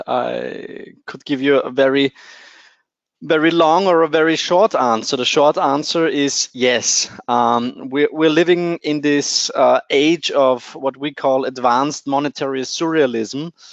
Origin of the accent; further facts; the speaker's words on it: Austria; As you know, I'm not only from Austria